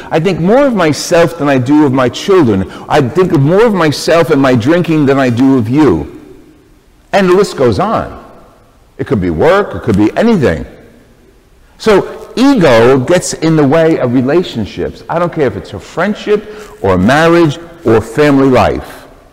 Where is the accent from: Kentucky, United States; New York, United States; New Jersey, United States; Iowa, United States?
New York, United States; I'm from New York, and I snowbird in and out of here periodically